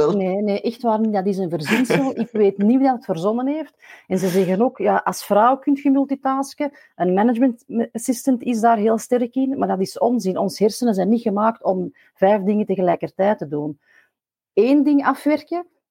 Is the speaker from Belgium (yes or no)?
yes; Belgium; we zijn Belgen